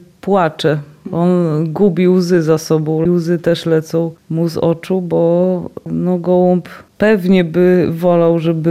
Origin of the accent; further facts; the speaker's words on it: Biała Podlaska, Lublin Voivodeship, Poland; chociaż ja jestem z Białej, biała jest we mnie